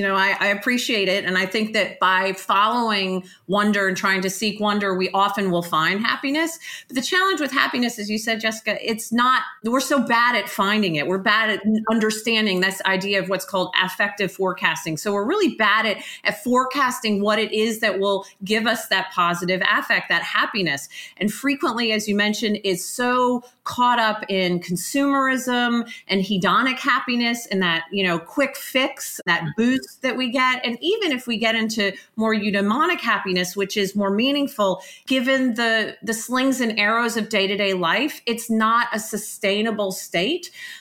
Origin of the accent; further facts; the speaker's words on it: Atlanta, Georgia, United States; moved away as an adult; I was born and raised in Atlanta. So I'm a Georgia peach, a Southern girl, basically a very privileged background